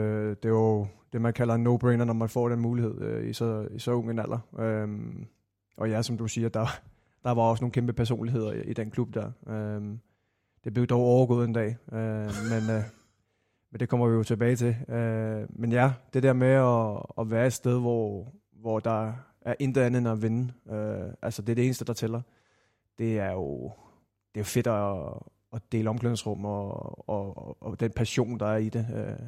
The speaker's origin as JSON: {"language": "Danish", "town": "Glostrup", "region": "Capital Region of Denmark", "country": "Denmark", "tie": "born there", "said": "Nej, Glostrup."}